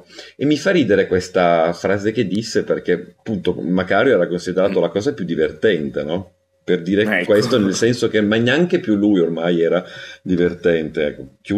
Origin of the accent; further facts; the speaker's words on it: Lombardy, Italy; io sono lombardo quindi mi diverte sentire questa pronuncia molto piemontese